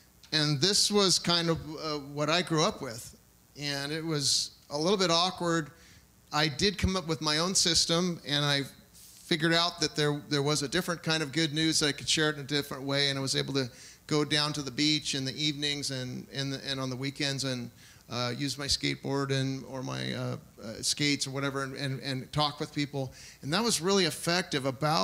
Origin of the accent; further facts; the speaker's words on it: Los Angeles, California, United States; I grew up in Los Angeles, and so there was just like kids everywhere. A block would have 20 or 30 kids on it.